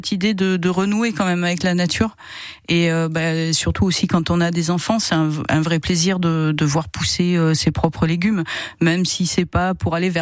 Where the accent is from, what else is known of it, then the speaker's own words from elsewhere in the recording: Avignon, Provence-Alpes-Côte d'Azur, France; Je suis originaire d'Avignon. J'ai vécu jusqu'à peu de temps, une dizaine d'années que j'ai déménagé sur Veudaine.